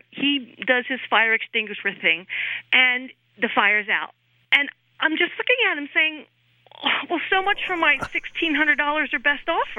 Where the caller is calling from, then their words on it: Medford, New Jersey, United States; calling from Medford, New Jersey.